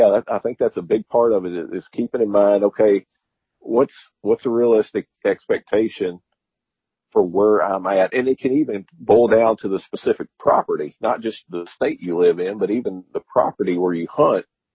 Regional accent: Kentucky, United States; now in Georgia, United States

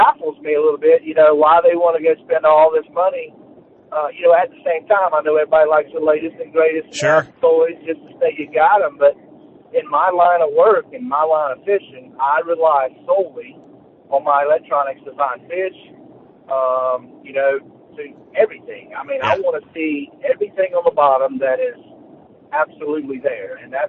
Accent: Due West, South Carolina, United States; I'm actually from Due West, South Carolina.

